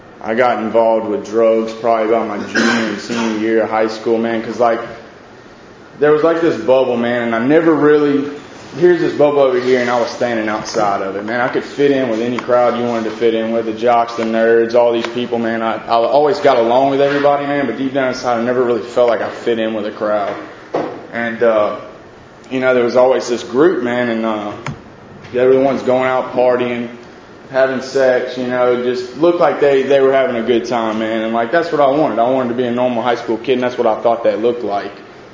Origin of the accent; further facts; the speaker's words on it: Baton Rouge, Louisiana, United States; also born or lived in Lake Charles; For those of y'all that don't know, I'm from Baton Rouge, Louisiana.